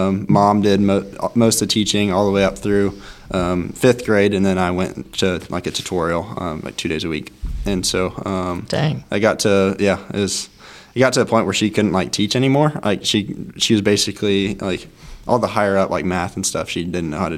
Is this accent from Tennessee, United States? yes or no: yes; Tennessee, United States; moved away as an adult; So I'm originally from Tennessee, and so I went to Huntington University for school to study ag business.